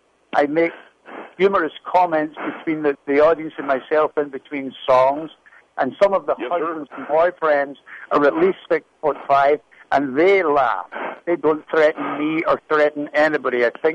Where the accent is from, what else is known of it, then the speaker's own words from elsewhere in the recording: Ulster, Ireland; now in United States; an Irish entertainer down here in Marco. I'm from Donegal in Ireland